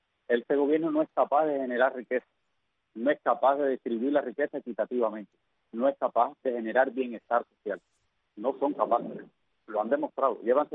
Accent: Cuba; Si yo soy cubano

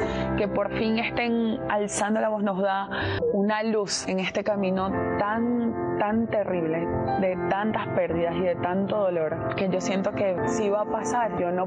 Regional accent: Venezuela; moved away as an adult; Yo salí de Venezuela exactamente el año que ganó Maduro.

